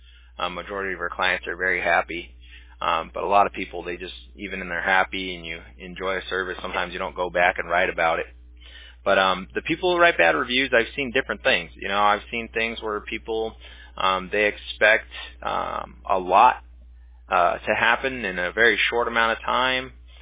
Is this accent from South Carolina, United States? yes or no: no; Huntington Beach, California, United States; I grew up in Huntington Beach, which is Surf City.